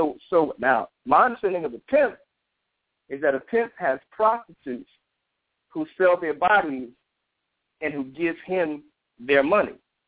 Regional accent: New Jersey, United States; New Jersey, moved out to Piscataway, we moved to Westfield, we moved to Highland Park, et cetera. I'm from Jersey.

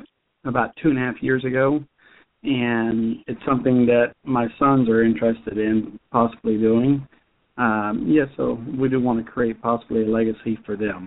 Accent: Houston, Texas, United States; also born or lived in Round Rock; Yes, I grew up in Houston and then finished out high school in Round Rock, and we've been back in the Tomball area for approximately 15 years.

